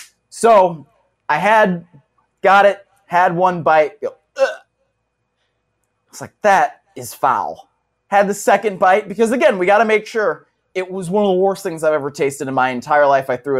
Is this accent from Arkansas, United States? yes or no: no; Cleveland, Ohio, United States; even though I'm from Cleveland, we don't really have that up there.